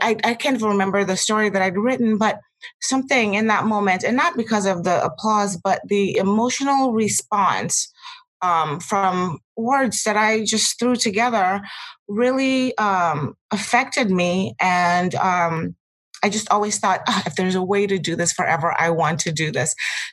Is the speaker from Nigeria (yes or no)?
yes; Nigeria; also born or lived in Houston, Texas / California; now in Portland, United States; Yes, I was raised in Nigeria, and I came to the States. Texas was the first American state that I lived in. I lived in Houston for a few years, moved to California